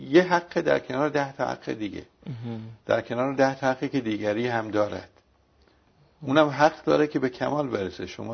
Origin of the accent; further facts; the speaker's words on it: Iran; باید ما به عنوان یک ایرانی این بوده مسئله رو هم